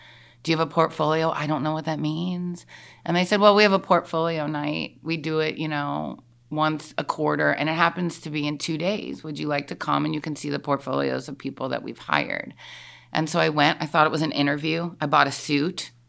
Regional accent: Chicago, Illinois, United States; So I'm from Chicago, which is like home of Leo Burnett.

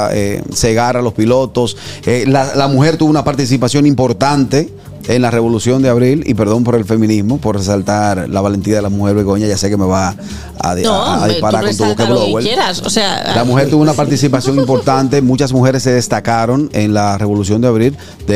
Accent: Santo Domingo, Distrito Nacional, Dominican Republic; yo soy oriundo de Ciudad Nueva.

